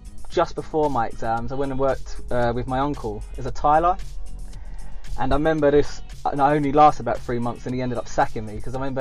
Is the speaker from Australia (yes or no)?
no; Bethnal Green, London, United Kingdom; So I'm from Bethnal Green all my life. Grew up in Arnold Circus, then went down to Old Bethnal Green Road, and I've been there literally for 36 years.